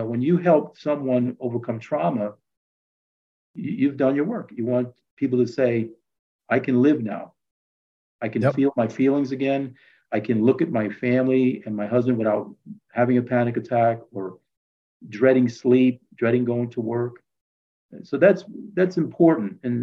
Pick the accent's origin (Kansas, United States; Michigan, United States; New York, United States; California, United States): New York, United States; I'm lucky that I did this because I grew up in New York in the 70s.